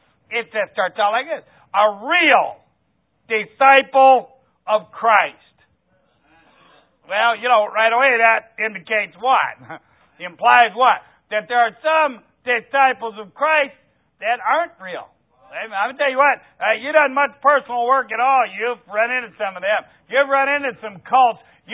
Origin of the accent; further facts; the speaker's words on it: Ohio, United States; It is getting to be fall, and we're from Ohio, so weather's similar.